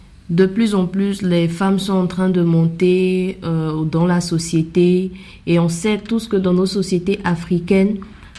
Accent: Côte d’Ivoire; Et même chez nous en Côte d'Ivoire, on a les concours féminins dans les lycées féminins

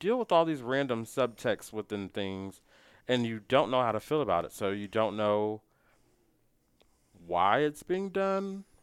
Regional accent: Chicago, Illinois, United States; I put on city slicker Chicago guy because I'm from Chicago.

